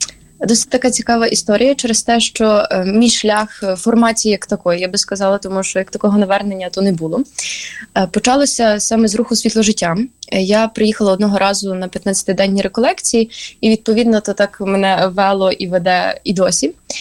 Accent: Zolotyi Potik, Ternopil Oblast, Ukraine; now in Lviv, Ukraine; я навчаюся і, відповідно, проживаю у Львові, хоча я родом з Тернопільщини, а саме з Золотого Потоку.

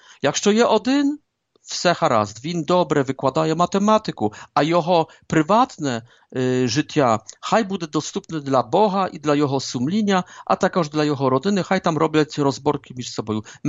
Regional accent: Poland; А як Поляк, ще додам

